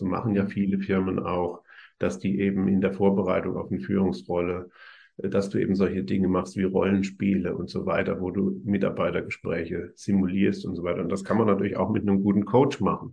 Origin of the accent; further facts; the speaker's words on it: Bad Kreuznach, Rhineland-Palatinate, Germany; now in Karlsruhe, Germany; Also ich wohne in Karlsruhe eigentlich, aber bin sehr oft in meiner Heimatstadt Bad Kreuznach.